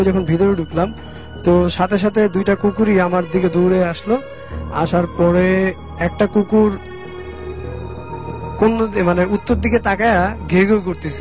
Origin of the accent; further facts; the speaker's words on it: Barisal, Barisal Division, Bangladesh; now in Dhaka, Bangladesh; আমি ঢাকার কচুঘাট থেকে এসেছি ক্যান্টনমেন্ট, আর আমার বাড়িও বরিশালে।